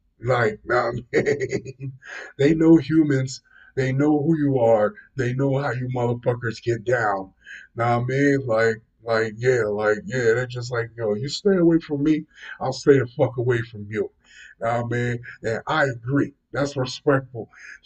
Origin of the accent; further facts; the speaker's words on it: New Brunswick, New Jersey, United States; got a story about my hometown. New Brunswick, New Jersey.